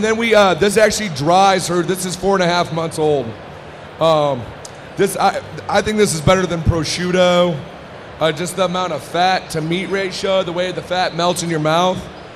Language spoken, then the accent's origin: English; Midwest, United States; But what I love about it is I grew up eating this. I'm from the Midwest. There's a lot of German people around there.